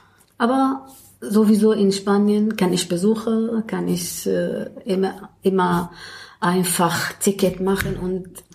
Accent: Damascus, Damascus Governorate, Syria; German is a second language; moved away as an adult; now in Germany; Ich komme aus Syrien, aus Damaskus. Und ich bin 56 Jahre alt. Mhm. Ich bin verheiratet, ich habe zwei Kinder. Und ich bin in Deutschland seit ungefähr 6 Jahren gekommen.

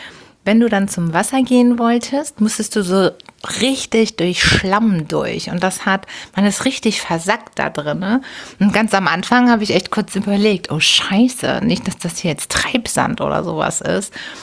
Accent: Hamburg, Germany; born there; als gebürtige Hamburgerin, als Hamburger deren

